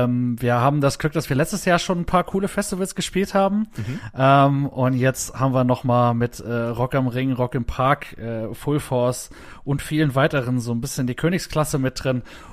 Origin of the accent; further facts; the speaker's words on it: Saarland, Germany; Ich war schon sehr, sehr oft bei uns im Saarland